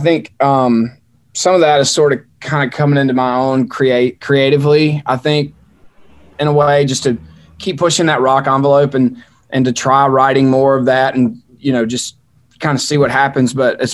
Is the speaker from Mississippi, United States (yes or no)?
yes; Mississippi, United States; I'm originally from Mississippi, and I told him that there's a Choctaw reservation in my hometown.